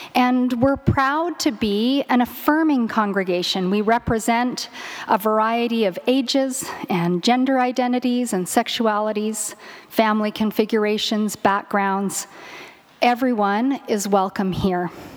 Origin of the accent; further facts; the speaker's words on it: Edmonton, Alberta, Canada; now in Toronto, Canada; And I grew up in Treaty 6 territory in Edmonton, on the banks of the North Saskatchewan River.